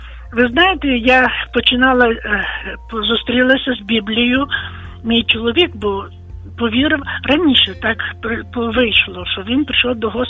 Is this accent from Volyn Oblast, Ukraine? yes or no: yes; Volyn Oblast, Ukraine; я з Волині.